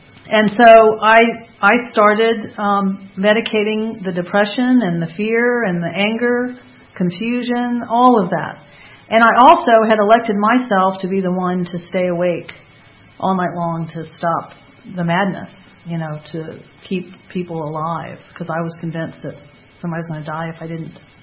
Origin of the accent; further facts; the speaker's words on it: Fort Knox, Kentucky, United States; born there; I was born in Fort Knox, Kentucky. And we moved around, I guess by the time I graduated from high school, I was adding it up. I changed schools 8 times. In 3 states before I was 17.